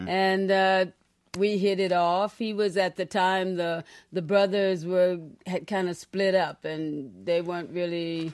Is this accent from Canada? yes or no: no; United States; I'm more of a British artist because I'm an American soul singer